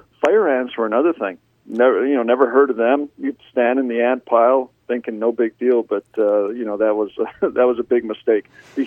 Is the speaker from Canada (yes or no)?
yes; Canada; obviously still to this day, I'm still Canadian